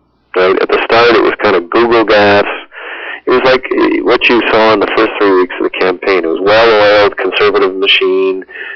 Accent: Canada; being a Canadian, I couldn't help myself, I used the hockey analogy.

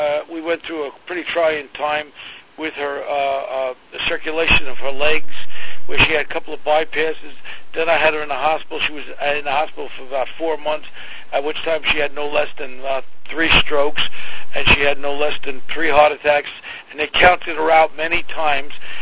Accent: Queens, New York, United States; No, I grew up in Ozone Park, Queens

